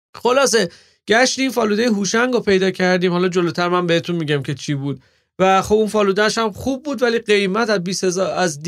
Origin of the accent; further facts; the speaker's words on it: Iran; چون ما ایرانی هستیم این اصطلاح رو به کار بردم